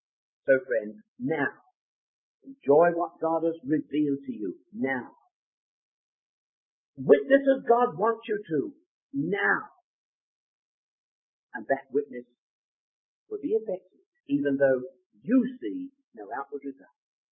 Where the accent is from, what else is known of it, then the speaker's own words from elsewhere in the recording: London, United Kingdom; now in Scotland, United Kingdom; when I was a young man brought up in Wilton here in London. I've been in Scotland for 33 years almost, but I was born in Dulles Hill, in way down there in Wilton, northwest London.